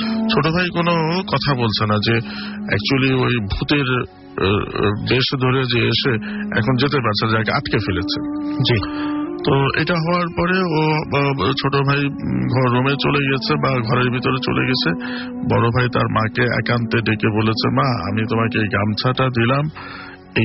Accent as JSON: {"language": "Bangla", "town": "Shibchar", "region": "Dhaka Division", "country": "Bangladesh", "tie": "born or raised there", "said": "আমাদের গ্রামের বাড়ি হচ্ছে মাদারীপুর শিবচর জেলার চরবাজা মারা গ্রামে"}